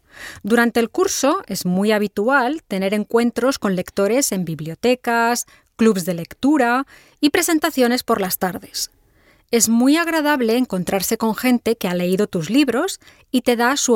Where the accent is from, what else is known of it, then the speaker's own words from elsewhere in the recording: Bilbao, Basque Country, Spain; born there; also born or lived in Valladolid; now in Seville, Spain; Nací en Bilbao, me fui luego a Valladolid y ahora, desde hace años, vivo en Sevilla.